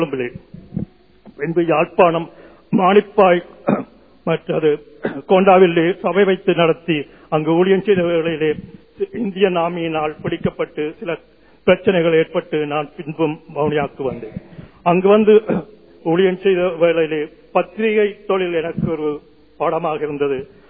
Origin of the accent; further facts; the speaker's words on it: Vavuniya, Northern Province, Sri Lanka; வவுனியாவில் வந்து நடுக்காட்டில் இருந்தோம். ஏனென்றால் நமக்கு அவ்வளவு சத்துராதிகள் அங்கிருந்த நிமித்தமாக வவுனியாவில் நடுக்காட்டில் இருந்தோம். அங்கிருந்தான் நான் வளர்ந்தேன்.